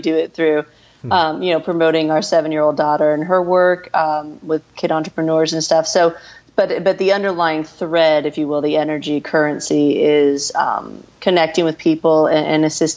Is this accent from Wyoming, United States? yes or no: no; Tucson, Arizona, United States; also born or lived in Kansas; I was born in Kansas. I was raised in Tucson, Arizona, and then, you know, traveled a bunch and everything else, but in the States primarily.